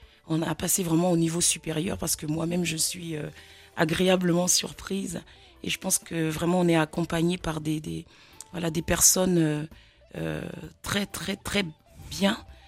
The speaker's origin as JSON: {"language": "French", "country": "Gabon", "said": "je suis originaire du Gabon"}